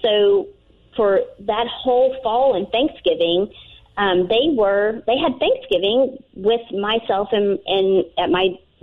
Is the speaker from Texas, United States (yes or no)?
yes; Waxahachie, Texas, United States; now in Trophy Club, United States; I was born and raised in Waxahachie. I live in Trophy Club, Texas now